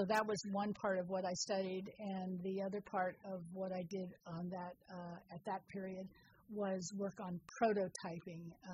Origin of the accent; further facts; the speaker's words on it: San Francisco, California, United States; I grew up in the Sunset District of San Francisco, which is a grid of housing that all looks the same